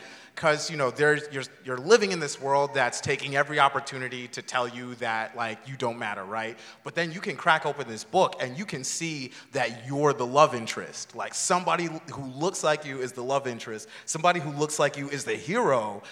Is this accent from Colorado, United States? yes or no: no; Connecticut, United States; And so my home state is Connecticut.